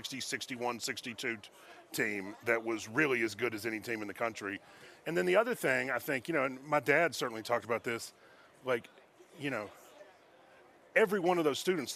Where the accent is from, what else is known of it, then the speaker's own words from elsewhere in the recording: Mississippi, United States; You know, I mean, look, I'm from Mississippi